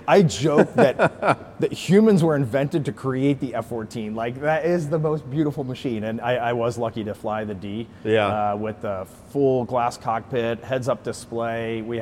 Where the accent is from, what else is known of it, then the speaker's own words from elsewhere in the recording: Maryland, United States; growing up in Maryland, we lived near a quarry, and freight trains would come into that quarry all the time.